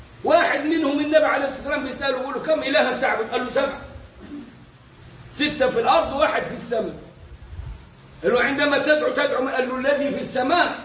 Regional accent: Egypt

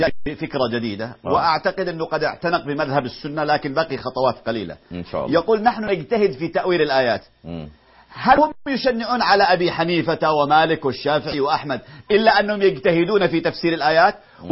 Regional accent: Yemen; عندنا في اليمن

